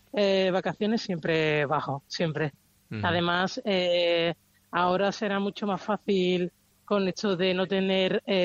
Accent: Spain

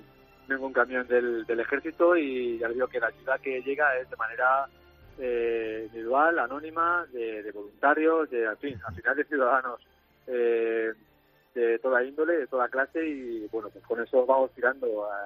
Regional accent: Alfafar, Valencian Community, Spain; No, soy de Alfafar y sí, vivo en Alfafar

